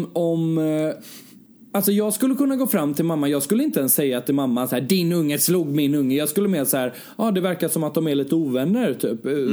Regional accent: Sweden; Jag hade kollat på, nu när jag var hemma i Sverige, så hade jag kollat på så här

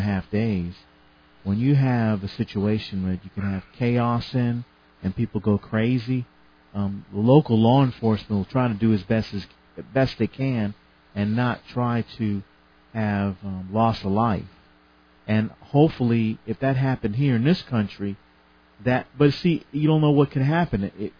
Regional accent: Bronx, New York, United States; I remember growing up in the Bronx when they had the blackout in 1977.

